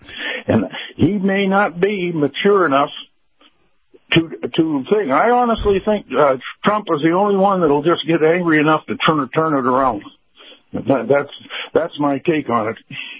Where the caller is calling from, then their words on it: Tampa, Florida, United States; from Tampa.